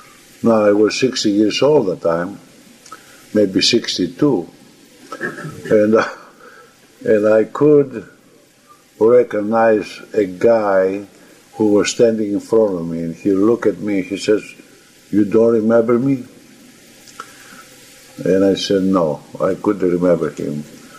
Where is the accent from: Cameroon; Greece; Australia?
Greece; moved away as an adult; now in United States; was there in the United States from 1951, and we decide to take the family and take them to Greece to see my hometown, my family.